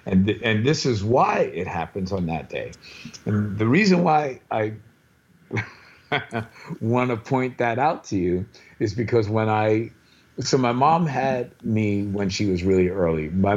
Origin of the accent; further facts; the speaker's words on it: New York, United States; So I was raised on the Lower East Side of New York, which at that time was a community full of immigrants.